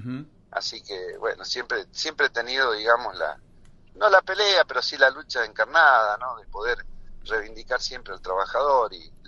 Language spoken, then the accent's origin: Spanish; El Bolsón, Río Negro, Argentina; born or raised there; also born or lived in San Rafael, Mendoza; now in Bariloche, Argentina